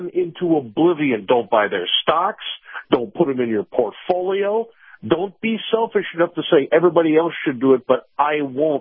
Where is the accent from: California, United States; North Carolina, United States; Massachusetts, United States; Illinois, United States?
Illinois, United States; Chicago; You know, I grew up in Chicago.